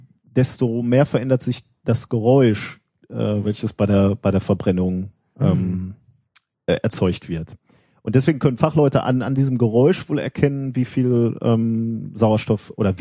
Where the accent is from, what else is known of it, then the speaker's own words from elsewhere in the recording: North Rhine-Westphalia, Germany; hier im Ruhrgebiet, wir kommen ja aus dem Ruhrgebiet, wir senden ja aus dem Ruhrgebiet.